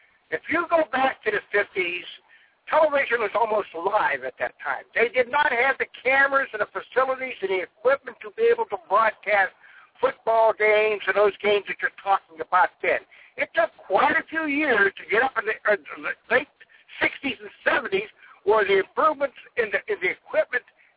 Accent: Austintown, Ohio, United States; I'm from Austintown.

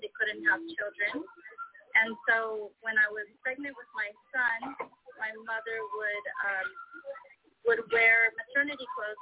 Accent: Idaho, United States; also born or lived in Oregon; So I was born in Idaho, and I grew up in Idaho and in Oregon mostly

